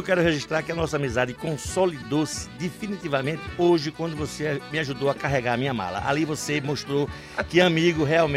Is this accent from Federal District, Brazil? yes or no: no; Maceió, Alagoas, Brazil; Olha, eu sou de Maceió, hein? Atenção, eu sou de Maceió.